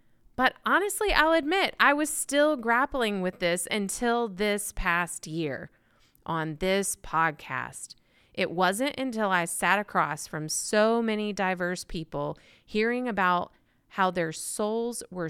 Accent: the South, United States; because I'm from the South of the United States of America.

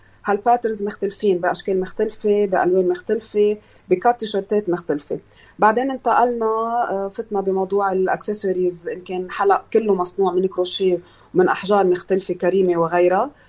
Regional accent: Maghdouche, South Governorate, Lebanon; بلشنا وانطلقنا من ضيعتنا من مغدوشة

